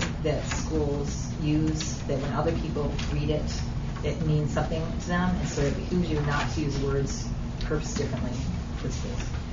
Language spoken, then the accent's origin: English; Rhode Island, United States; accent: Rhode Island; My Rhode Island accent is curved. That's an indication of something.